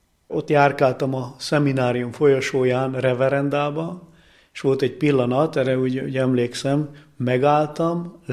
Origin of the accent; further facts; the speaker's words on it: Hasznos, Heves, Hungary; born there; Hasznoson születtem, ez a Mátrában egy kis falu, ott van nem messze tőle, Fallóskút